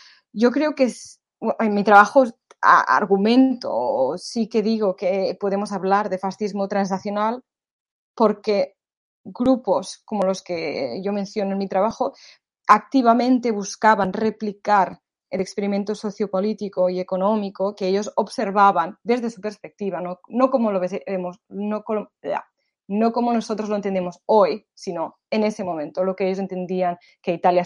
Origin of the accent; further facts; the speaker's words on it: Catalonia, Spain; accent: Catalan; yo supongo que tengo acento catalán al hablar en español